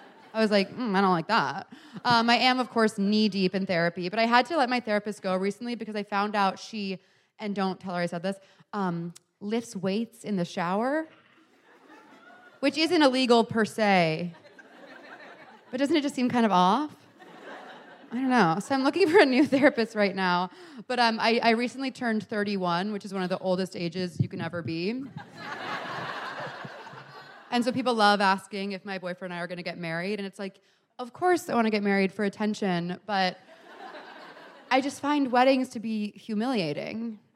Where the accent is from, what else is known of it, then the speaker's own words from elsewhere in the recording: United States; I had to clarify that up top since I am an American, which is, of course, humiliating.